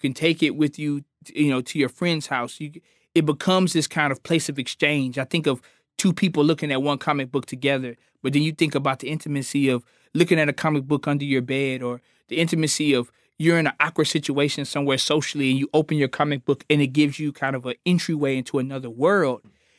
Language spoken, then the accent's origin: English; Houston, Texas, United States; And so in particular, I'm from Houston, and John Biggers was an artist who started the art department at Texas Southern in Houston. And particularly his work was well known in the area that I lived in. Like he lived down the street from where I grew up.